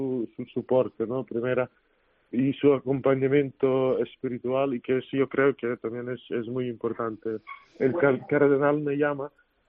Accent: Ukraine; yo soy ucraniano

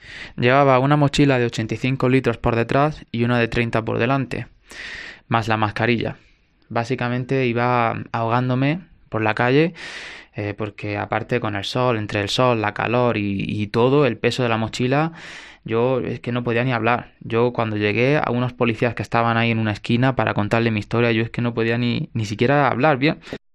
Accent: Almería, Andalusia, Spain; español, de Almería y actualmente estoy atrapado en Perú.

